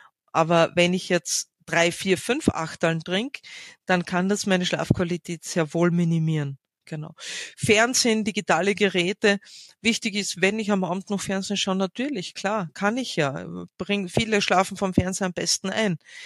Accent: Villach, Carinthia, Austria; Also ich komme aus Villach, wir haben einen Fasching, wir haben einen Kirchtag.

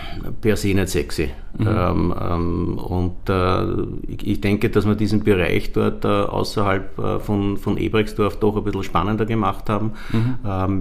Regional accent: Klosterneuburg, Lower Austria, Austria; Ich glaube, da war ich 15 oder 16, weil ich bin in Klosterneuburg aufgewachsen.

